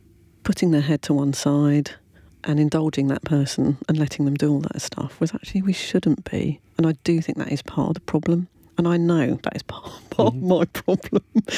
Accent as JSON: {"language": "English", "country": "United Kingdom", "said": "I've been brought up to be polite. Also, I'm British."}